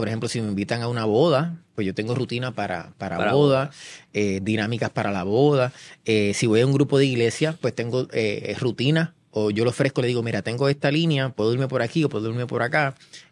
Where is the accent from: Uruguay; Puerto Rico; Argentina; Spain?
Puerto Rico; nosotros como puertorriqueños lo tenemos.